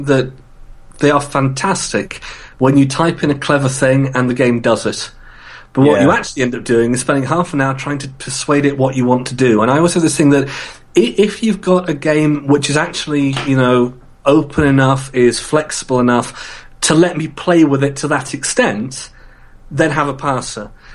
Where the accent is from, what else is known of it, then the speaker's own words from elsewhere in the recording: England, United Kingdom; because obviously I'm English.